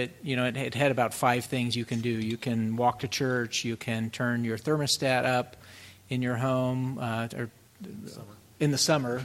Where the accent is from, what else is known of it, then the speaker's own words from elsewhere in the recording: Austin, Texas, United States; I remember growing up in Austin